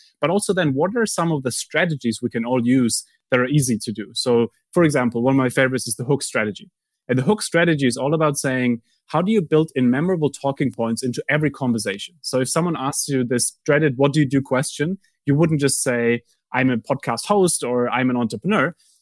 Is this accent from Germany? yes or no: yes; Germany; I grew up in Germany.